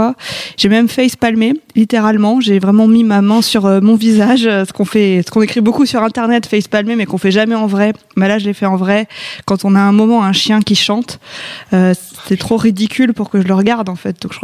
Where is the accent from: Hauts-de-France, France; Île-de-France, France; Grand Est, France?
Grand Est, France; Strasbourg; en tant que Strasbourgeois d'origine, je suis hyper choquée.